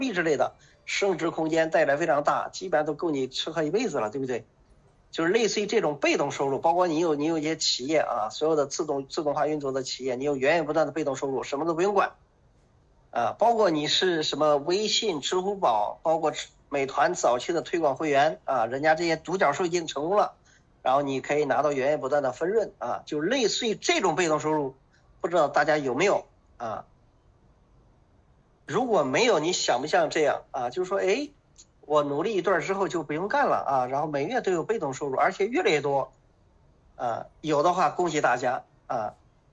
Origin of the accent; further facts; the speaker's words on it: Zhengzhou, Henan, China; 我是来自河南郑州的